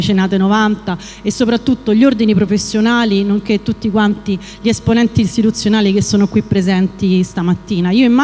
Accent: Latina, Lazio, Italy; io sono nata e cresciuta a Latina, sono del 76, quasi coetanea del PRG

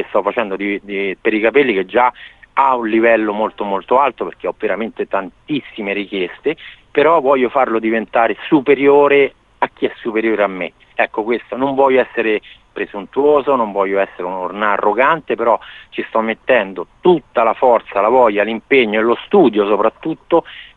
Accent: Sabaudia, Lazio, Italy; e tutta Sabaudia, perché qui ha risposto tutta Sabaudia, perciò tutto il mio paese ha risposto in modo positivo

